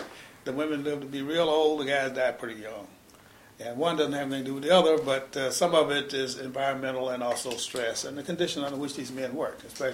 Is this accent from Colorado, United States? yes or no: no; Georgia, United States; born there; Well, I was born in Georgia in 1942.